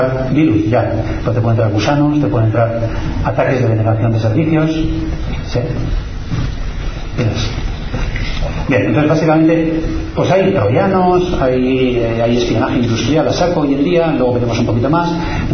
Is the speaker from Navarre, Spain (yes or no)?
no; Zaldívar, Basque Country, Spain; Pero yo no soy de Bilbao, soy de Zaldívar, ¿no?